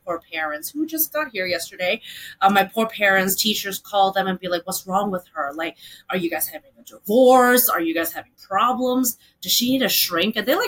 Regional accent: Hong Kong; Like, I grew up in Hong Kong

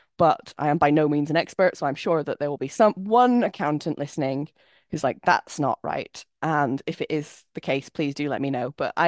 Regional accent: United Kingdom; and I say this as a British person, this is all we talk about

